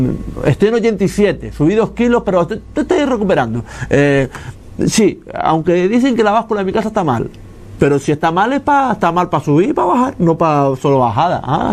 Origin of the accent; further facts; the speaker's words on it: Canary Islands, Spain; Yo soy canario, soy de Gran Canaria, nacido en Gran Canaria, criado en Fuerteventura, me considero majorero muchas veces, y muchas veces no, siempre, ¿no?